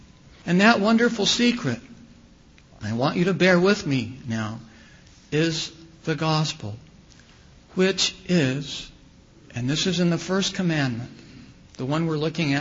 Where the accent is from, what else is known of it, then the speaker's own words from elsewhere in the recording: Asheville, North Carolina, United States; When I was growing up in the Asheville, North Carolina, Seventh-day Adventist Church